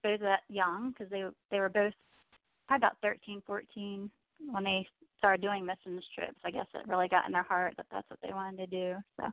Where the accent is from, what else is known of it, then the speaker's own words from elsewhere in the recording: Newcastle, Delaware, United States; moved away as an adult; I grew up in Newcastle, Delaware, and my husband and I moved to Virginia in 1994